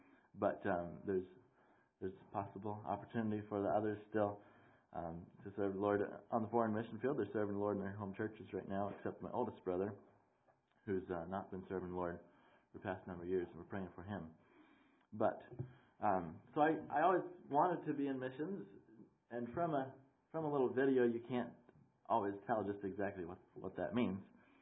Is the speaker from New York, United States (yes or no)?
yes; New York, United States; We have snow and ice up in upstate New York, where I'm from. I was telling someone earlier, where I grew up in New York, we're 8 hours from New York City.